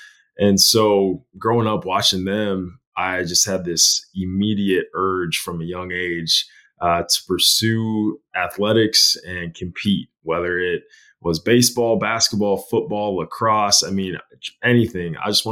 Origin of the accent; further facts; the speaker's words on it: North Dakota, United States; I am a proud North Dakotan. There's not too many of us, so we got to stick together up there in the north.